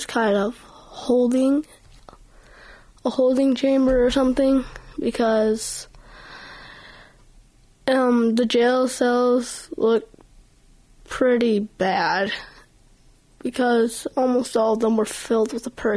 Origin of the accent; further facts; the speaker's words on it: United States; born there; Yes, I was born in the United States.